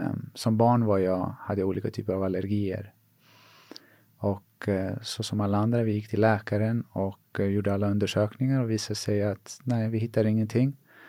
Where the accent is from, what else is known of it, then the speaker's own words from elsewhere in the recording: Sweden; born there; Och jag är född här i Sverige.